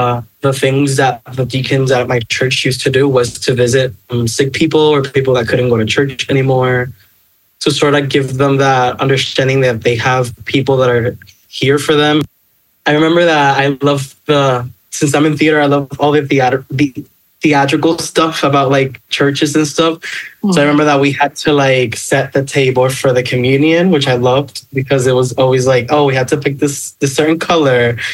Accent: Aguadilla, Puerto Rico; I study in San Juan, which is the capital of Puerto Rico. And I'm from Aguadilla, which is in the northwest of the island.

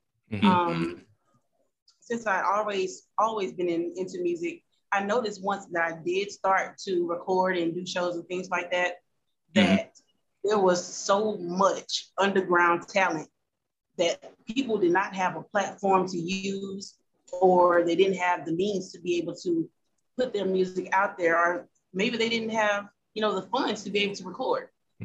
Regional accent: Hammond, Louisiana, United States; You know, first and foremost, I was from Hammond, Louisiana, so I wouldn't know about those people.

